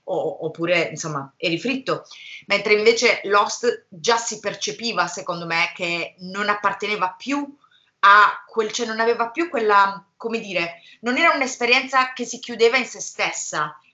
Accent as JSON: {"language": "Italian", "town": "Bari", "region": "Apulia", "country": "Italy", "tie": "born or raised there", "said": "nella casa dove sono cresciuta, io sono originaria di Bari"}